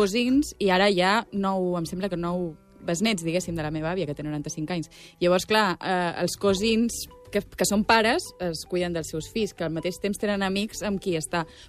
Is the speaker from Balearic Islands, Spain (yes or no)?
yes; Balearic Islands, Spain; Soc de Mallorca, llavors la illa i la família és refugi